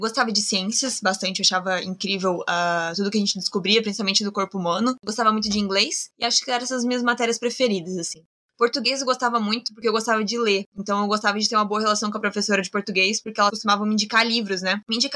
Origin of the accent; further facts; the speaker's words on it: Joinville, Santa Catarina, Brazil; Eu sou de Joinville, Santa Catarina